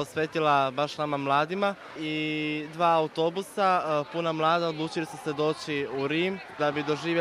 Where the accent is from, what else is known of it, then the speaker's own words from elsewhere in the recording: Croatia; Mi smo hodočasnici iz Hrvatske